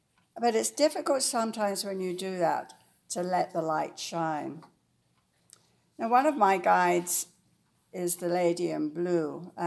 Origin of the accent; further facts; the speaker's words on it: England, United Kingdom; moved away as an adult; I grew up in England, very close to family, water at the bottom of my road, the river, 8 miles away in the North Sea Ocean.